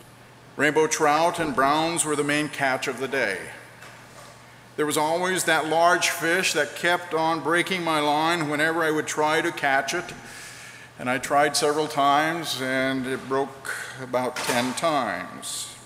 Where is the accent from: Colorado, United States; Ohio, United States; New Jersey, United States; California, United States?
Colorado, United States; Alamosa; Fishing was a special time for me when I was a boy growing up in Colorado.